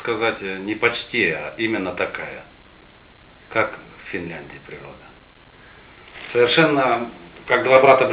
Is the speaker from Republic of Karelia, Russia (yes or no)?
yes; Republic of Karelia, Russia; born there; Да, я родился в Карелии.